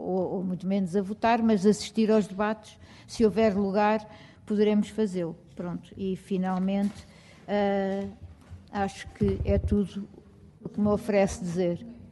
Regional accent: Lisbon, Portugal; Eu, como sou de Lisboa, tenho essa facilidade também

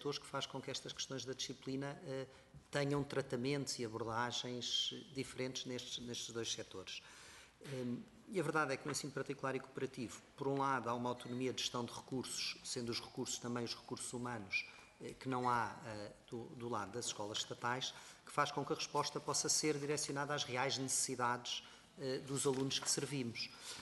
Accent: Portugal; e como português acho horrível

